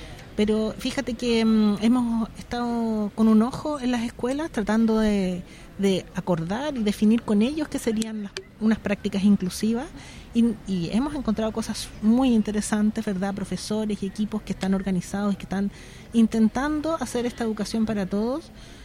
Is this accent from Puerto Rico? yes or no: no; Chile; para nosotros como chilenos es como tan normal